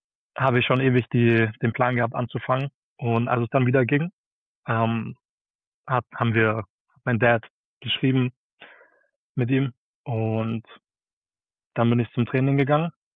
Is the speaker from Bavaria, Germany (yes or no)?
yes; Bavaria, Germany; ich bin 19 Jahre alt, genau. Die Wege des Footballs haben mich mittlerweile ganz woanders hingetragen, außer aus dem schönen Allgäu.